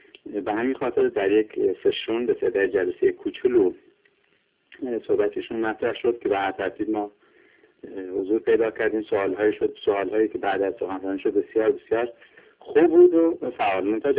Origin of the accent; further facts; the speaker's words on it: Iran; now in Sweden; من یک مقدار به عنوان یک ایرانی اونجا دلخوش شدم